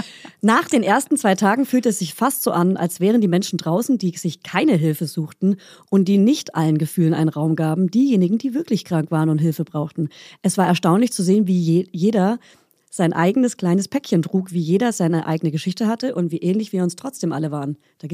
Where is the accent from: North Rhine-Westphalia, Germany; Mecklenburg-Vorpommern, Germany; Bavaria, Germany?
Bavaria, Germany; Ich komme aus Bayern, da sagt man klar wie Kloßbrühe.